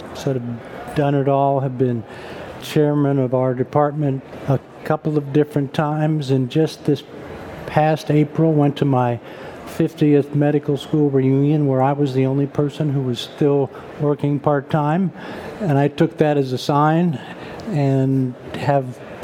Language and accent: English; Austin, Texas, United States; I'm from Austin, Texas.